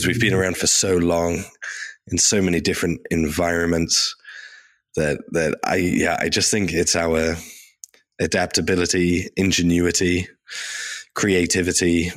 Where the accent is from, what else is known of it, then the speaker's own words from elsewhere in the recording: Worcester, West Midlands, United Kingdom; My grandma used to volunteer at the tea room at Worcester Cathedral in my hometown.